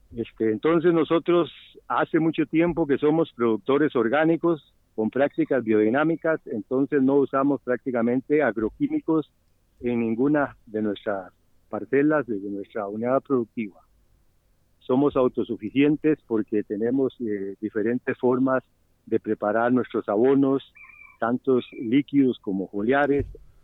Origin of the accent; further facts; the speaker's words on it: Sarchí, Alajuela, Costa Rica; Yo realmente soy oriundo de Sarchí, de Valverde Vega, y nací en una finca con 90 y resto de familias.